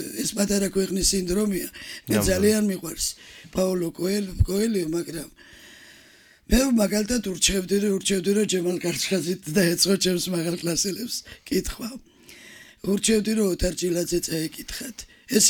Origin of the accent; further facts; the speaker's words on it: Guria, Georgia; მეც გურიიდან ვარ და ძალიან დიდი ბიბლიოთეკა ვქონდა.